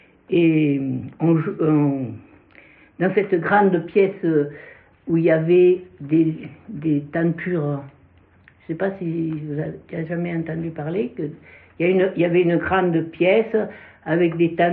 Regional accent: Savoyen, France; je suis née à Savoyen et je n'ai presque jamais quitté Savoyen, à part 2 ans à Avignon.

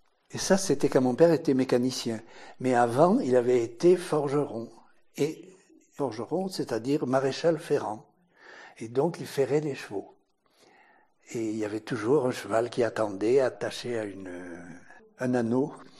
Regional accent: Montbrun-les-Bains, Provence-Alpes-Côte d'Azur, France; born there; also born or lived in Paris, France; je suis né en 1941 à Montbrun. J'habite au Mouret, route d'Olan, maison à laquelle j'ai toujours été très attaché.

